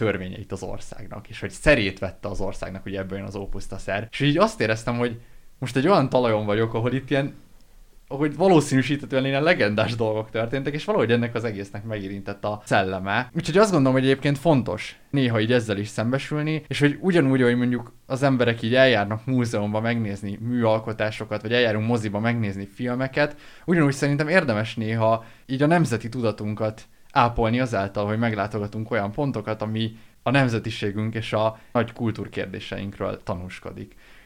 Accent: Hungary; egy egyszerűen megkerülhetetlen számomra az, hogy én magyar vagyok

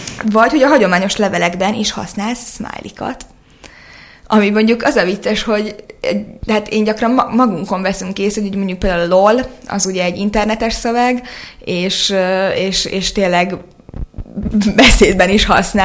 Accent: Pécs, Baranya, Hungary; amint ugye én pécsi vagyok, amikor hazautazok

